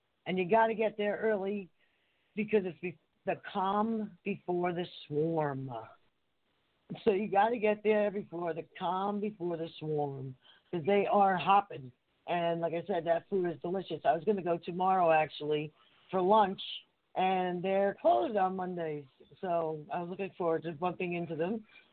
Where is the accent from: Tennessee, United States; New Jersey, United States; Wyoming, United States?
New Jersey, United States; Harrison; a few people want to use it as a town motto or school motto where I grew up in Harrison, New Jersey.